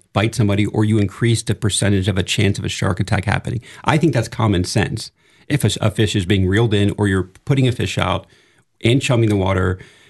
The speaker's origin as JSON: {"language": "English", "town": "Palm Beach", "region": "Florida", "country": "United States", "tie": "born or raised there", "said": "You know, I grew up surfing in Palm Beach at Reef Road."}